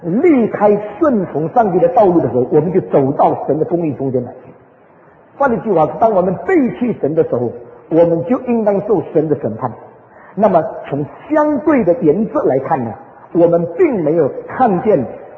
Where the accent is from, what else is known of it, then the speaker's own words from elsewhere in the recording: China; 我们中国人就讲严父慈母，你看到没有？